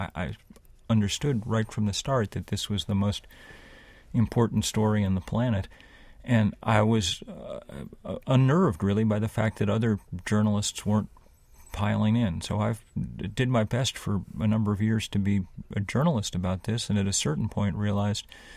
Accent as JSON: {"language": "English", "country": "United States", "said": "there's no need to be kind to me just because I'm an American."}